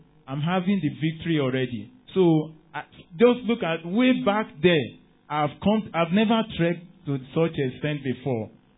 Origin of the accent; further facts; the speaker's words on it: Otun, Ekiti, Nigeria; I'm from Otun, Ekiti.